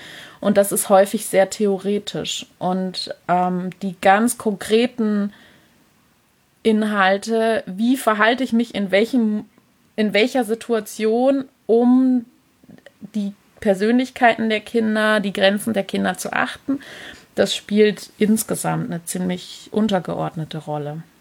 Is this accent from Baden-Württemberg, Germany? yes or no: yes; Pforzheim, Baden-Württemberg, Germany; Aber genau, ich komme aus der Pforzheimer Gegend.